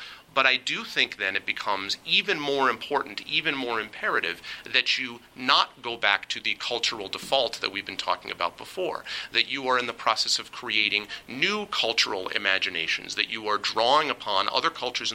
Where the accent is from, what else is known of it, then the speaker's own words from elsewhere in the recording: Northeast, United States; I grew up in the Northeast, so I thought Portland, Maine.